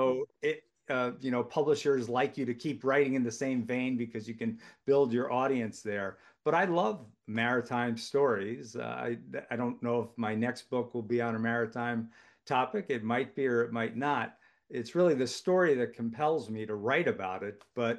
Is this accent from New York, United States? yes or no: yes; Long Island, New York, United States; also born or lived in Connecticut; now in Marblehead, United States; And I grew up in Long Island and Connecticut, very close to Long Island Sound.